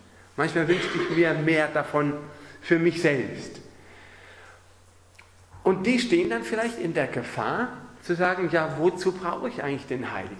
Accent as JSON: {"language": "German", "country": "Germany", "also_born_or_lived": "Russia", "moved": "yes", "lives_now": "Austria", "said": "ich komme aus Deutschland, aber meine Frau ist Österreicherin, die Kinder haben beides, aber fühlen sich als Österreicher. Und wir waren 16 Jahre lang in Russland gewesen als Missionarsfamilie"}